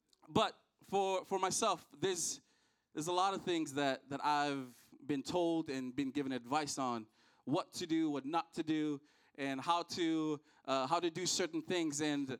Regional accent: Hawaii, United States; also born or lived in Fiji; now in Swansea, United Kingdom; I'm originally from Fiji. Grew up in Hawaii, and now I'm in Swansea, Wales.

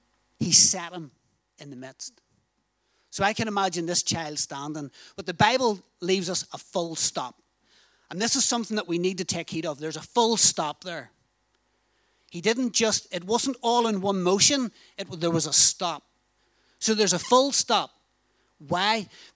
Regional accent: Northern Ireland, United Kingdom; Now, I hope my accent, some people call it a towel. In Northern Ireland, we call it a towel.

